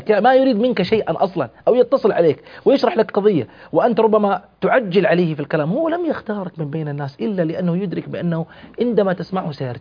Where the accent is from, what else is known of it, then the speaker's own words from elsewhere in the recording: Taif, Makkah Province, Saudi Arabia; وأنا أذكر هذا يعني في مسقط رأسي في الطائف،